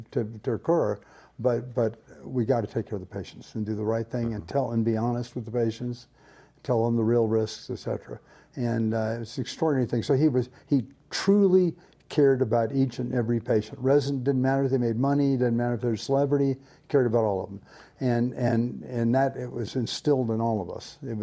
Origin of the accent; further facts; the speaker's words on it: Raleigh, North Carolina, United States; born there; I was born in Raleigh and went there.